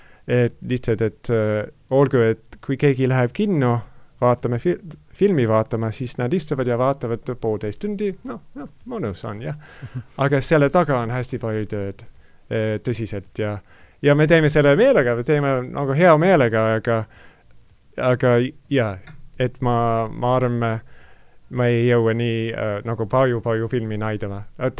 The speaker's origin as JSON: {"language": "Estonian", "town": "Sydney", "region": "New South Wales", "country": "Australia", "second_language": "Estonian", "said": "aga Perth on minä olen Sydneys pärit. Sydney on kõige suurem linn."}